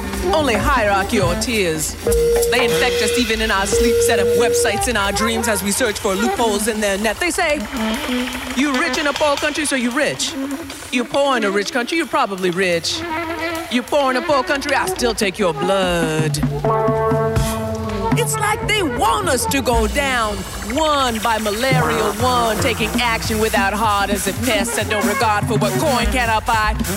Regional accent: Montreal, Quebec, Canada; now in Vancouver, Canada; I'm originally from Montreal, but I kind of live in Vancouver now, even though I'm homeless and I don't actually have a home.

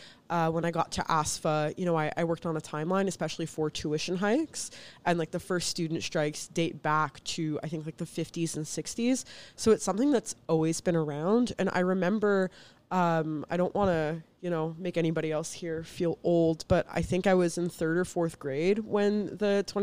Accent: Montreal, Quebec, Canada; I'm born and raised in Montreal

